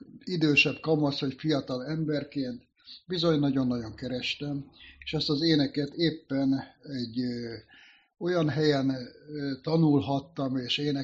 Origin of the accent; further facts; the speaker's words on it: Hungary; körülmények között éltem, mint mindenki Magyarországon, de különösen azért volt nagyon nehéz, hiszen apa nélkül nőttem föl